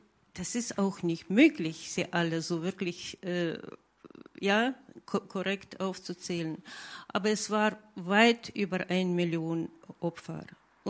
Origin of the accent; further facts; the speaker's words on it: Saint Petersburg, Russia; der die Tragödie meiner Heimatstadt zum ersten Mal beim Namen genannt. Das war ein Leningrader Genozid.